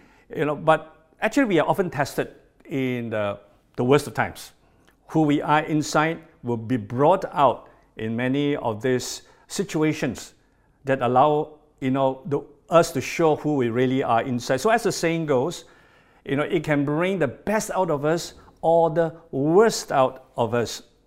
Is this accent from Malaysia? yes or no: yes; Malaysia; We are not Malaysian by accident, but by a sovereign act of God, God has put us here in Malaysia for such a time as this.